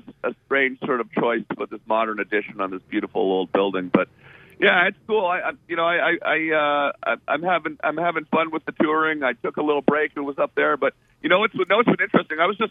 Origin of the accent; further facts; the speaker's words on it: Ottawa, Ontario, Canada; I went back to my hometown of Ottawa, which is the national capital of Canada